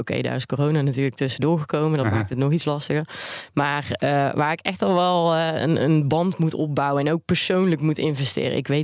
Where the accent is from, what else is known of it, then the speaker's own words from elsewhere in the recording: Netherlands; wat ik zelf merk is dat ik als Nederlander heel direct ben.